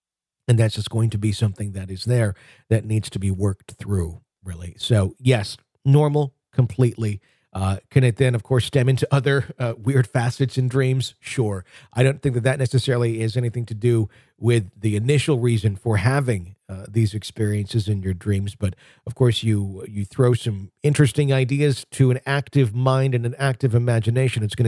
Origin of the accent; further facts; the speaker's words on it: the South, United States; accent: Southern; I'm from the South, but I have mostly lost my accent.